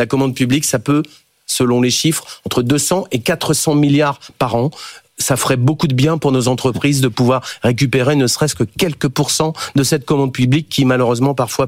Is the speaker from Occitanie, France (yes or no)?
no; Hauts-de-France, France; Moi je suis du Nord moi également